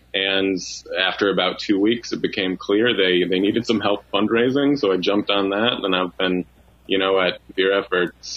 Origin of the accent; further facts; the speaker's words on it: Detroit, Michigan, United States; also born or lived in New York / Houston; now in Seattle, United States; It's just that I'm from Detroit, lived in New York for a few years, Houston, a couple other spots in between. So I've only been in Seattle for about 2.5 years now.